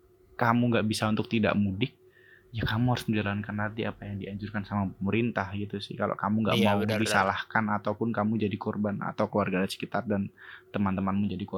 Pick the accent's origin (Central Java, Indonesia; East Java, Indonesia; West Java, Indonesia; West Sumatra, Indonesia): East Java, Indonesia; Nganjuk; karena di Nganjuk juga udah ada 4 orang suspek kalau nggak salah itu, jadi udah zona merah juga di daerahku itu